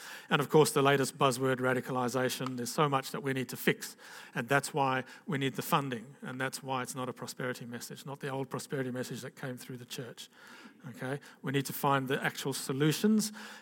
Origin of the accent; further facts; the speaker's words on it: Zambia; first language Bemba; English is a second language; so I grew up in Africa, and I was mainly up in Zambia, which was then called Northern Rhodesia, and I was really a white black guy. Okay, I had no white friends. I didn't even speak English. I spoke Bemba.